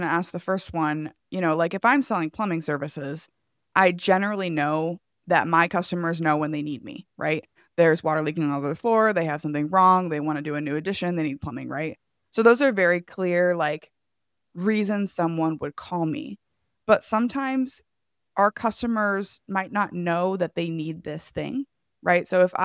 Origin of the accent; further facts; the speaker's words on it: Iowa, United States; I'm from Iowa, so I love the if you build it, they will come kind of mindset